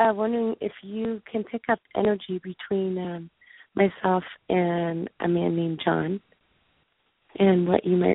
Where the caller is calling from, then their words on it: Indianapolis, Indiana, United States; I'm from Indianapolis.